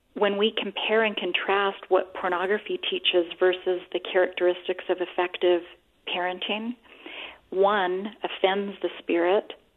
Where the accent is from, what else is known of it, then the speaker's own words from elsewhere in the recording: Canada; now in United States; I'm originally from Canada and did clinical work in Canada and then came to the States for my graduate work.